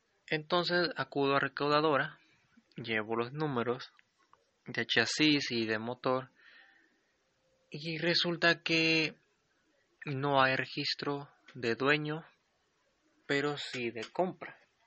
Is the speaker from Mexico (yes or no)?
yes; Ameca, Jalisco, Mexico; de mi pueblo natal, que es Ameca, Jalisco, hasta Talpa de Allende.